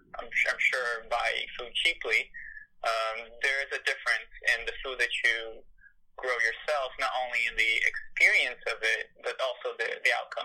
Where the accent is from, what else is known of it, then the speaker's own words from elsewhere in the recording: São Paulo, Brazil; And since I'm actually from Brazil, I grew up in São Paulo, which is the biggest city there in Latin America. It was a concrete jungle, right?